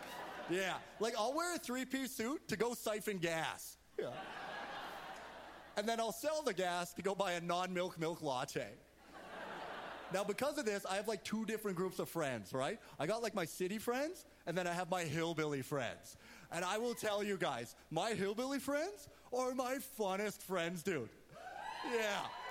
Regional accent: Prince George, British Columbia, Canada; So, you guys, I grew up here in Prince George. It's very beautiful.

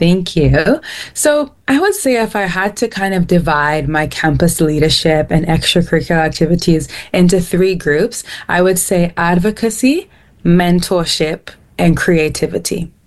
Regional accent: Nigeria; I'm Nigerian, and we have high rates of maternal mortality in Nigeria and other areas in Africa.

